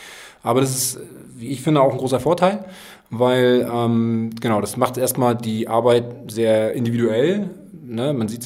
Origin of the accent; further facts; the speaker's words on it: Rostock, Mecklenburg-Vorpommern, Germany; Wir haben uns ja entschieden, dass wir hier in Rostock bleiben wollen, dass wir MV treu bleiben wollen als Rostocker.